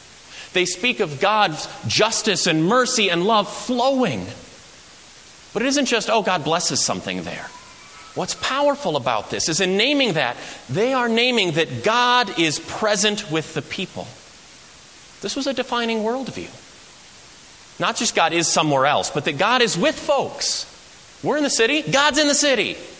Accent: Nashville, Tennessee, United States; We moved around a little bit, but I did a lot of my growing up in Nashville, Tennessee. Great place. Southern hospitality, not a myth.

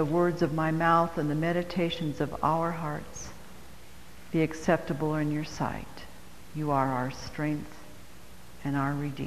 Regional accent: Cleveland, Ohio, United States; Now, most of us, when I grew up in Cleveland, though I was Protestant, all my friends were Catholic

